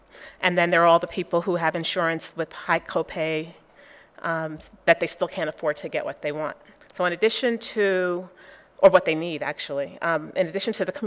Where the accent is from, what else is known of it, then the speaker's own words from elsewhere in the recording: Massachusetts, United States; I'm from Massachusetts